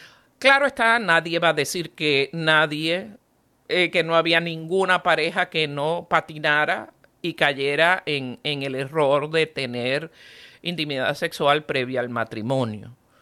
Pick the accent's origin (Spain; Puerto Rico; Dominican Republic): Puerto Rico; por lo menos yo soy nativa de Puerto Rico. En Puerto Rico, en mi época